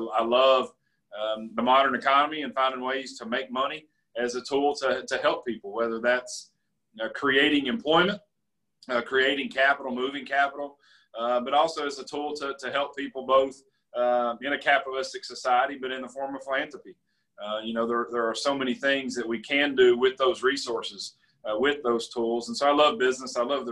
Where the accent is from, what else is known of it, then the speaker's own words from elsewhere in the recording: Somerset, Kentucky, United States; I accomplished one of my dreams in life, which is to get to serve and lead my hometown. I've had that vision for a long time for Somerset and for Kentucky, and here we are.